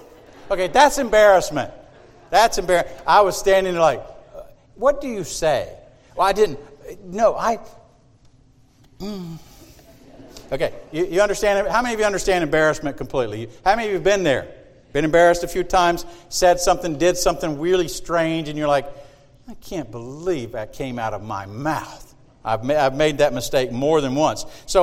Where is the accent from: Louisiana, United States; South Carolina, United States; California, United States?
South Carolina, United States; Marion; I started and pastored a church in my hometown in Marion, South Carolina.